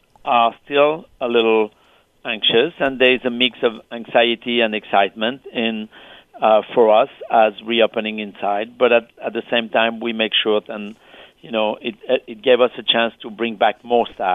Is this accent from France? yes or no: yes; France; now in New York, United States; And you know, I'm a New Yorker at heart. And if I'm going to leave the city, where am I going to go? Back to France in my small village?